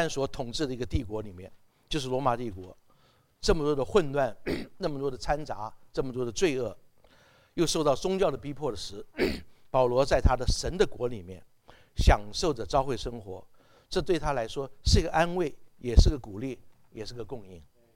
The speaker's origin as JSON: {"language": "Chinese", "country": "Taiwan", "also_born_or_lived": "South America", "lives_now": "United States", "said": "我从台湾来的，后来我就到南美洲去一段时间，然后今天现在到美国"}